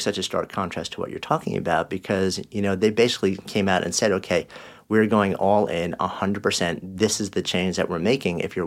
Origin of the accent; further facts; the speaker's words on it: New York, United States; I grew up outside of New York City in a small town